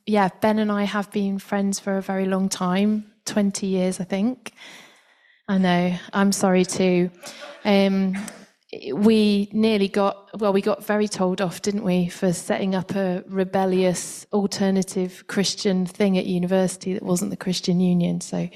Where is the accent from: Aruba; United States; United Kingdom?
United Kingdom; South West England; now in Salford, United Kingdom; Dave and I grew up in Wiltshire, so we can't say the word toilet without it sounding like we're from Bristol. But we love living in Salford.